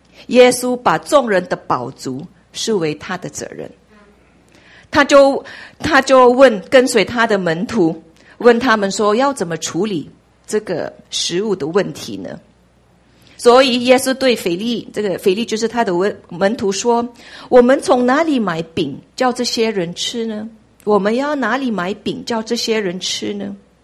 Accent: Philippines; Chinese is a second language; 其实是一个外国人，我菲律宾华侨，所以我中文有一点 KK 的，所以万一有发音不准的话，请你们包容原谅我。

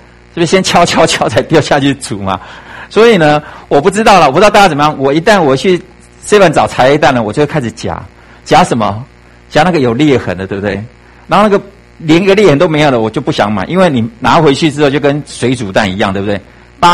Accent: Kaohsiung, Taiwan; 我是家里的老幺，我们家在高雄，我是南部长大的孩子哦。

